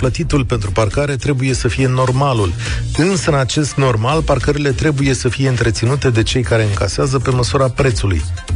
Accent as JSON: {"language": "Romanian", "town": "Iași", "region": "Iași County", "country": "Romania", "tie": "born or raised there", "said": "în special la Iași, orașul natal, după 7 ani de când n-am mai fost acasă."}